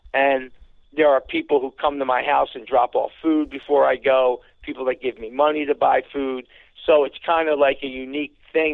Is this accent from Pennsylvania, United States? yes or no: yes; Philadelphia, Pennsylvania, United States; because I was from West Philly, I knew how to make deals.